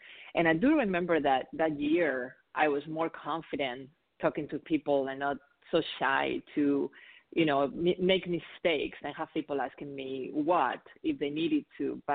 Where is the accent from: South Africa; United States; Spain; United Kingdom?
Spain; English is a second language; because if you haven't noticed, I have an accent. So I'm originally from Spain, and that's where I studied nursing.